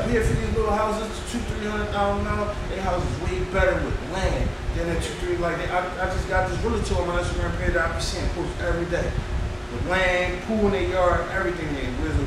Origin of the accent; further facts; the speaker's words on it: Philadelphia, Pennsylvania, United States; I've been out of my, I'm from Philadelphia.